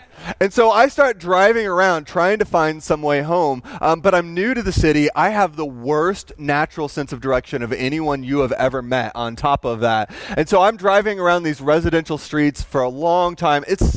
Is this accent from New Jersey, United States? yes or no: no; Kansas City, Missouri, United States; also born or lived in Texas; I grew up in Kansas City, Missouri. It's kind of home for me. And then I moved from Kansas City to Texas to go to school.